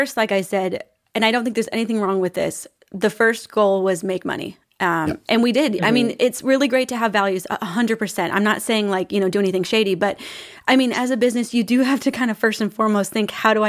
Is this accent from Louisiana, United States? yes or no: no; Kentucky, United States; we grew up in Kentucky and my grandma ran her own store with, her husband.